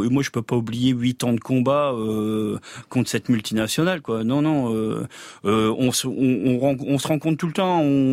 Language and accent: French; Hirson, Hauts-de-France, France; born or raised there; moved away as an adult; now in Oise, France